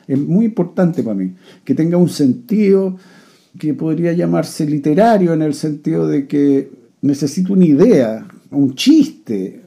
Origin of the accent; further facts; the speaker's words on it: Santiago, Santiago Metropolitan, Chile; en Santiago, en La Reina. Es muy importante para mí La Reina, porque cuando yo nací, La Reina era como campo, era un suburbio que estaba muy mezclado socialmente. Había gente muy pobre, había clase media como nosotros.